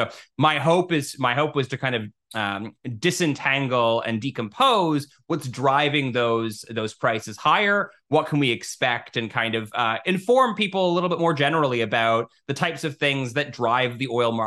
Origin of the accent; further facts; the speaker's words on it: Canada; here in Toronto, where I'm based. So I'm Canadian.